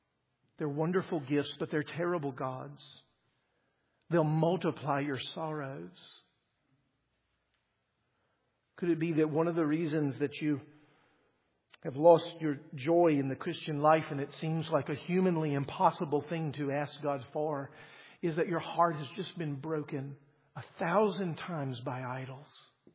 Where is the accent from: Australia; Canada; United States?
United States; Mississippi; I met someone from Mississippi, and I'm from Mississippi.